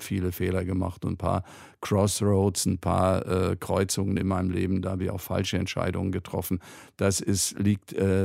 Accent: Lake Constance, Germany; moved away as an adult; now in Berlin, Germany; Ich bin Ureinwohner am Bodensee. Das ist meine Heimat. Und meine zweite Heimat ist Berlin. Ich bin damals nach dem Abi ja, wie gesagt, hierher gekommen

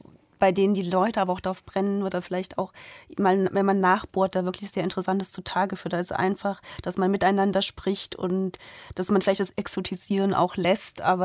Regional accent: Thuringia, Germany; ich sehe mich als Deutsche, die aus Thüringen kommt. Wurde natürlich öfters auch auf meine Ostwurzeln angesprochen.

